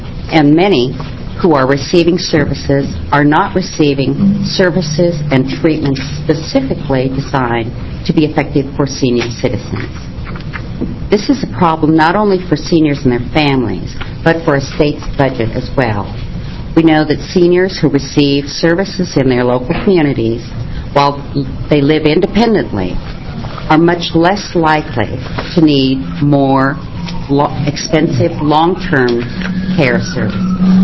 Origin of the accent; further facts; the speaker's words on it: Corvallis, Oregon, United States; I'm from Corvallis, Oregon.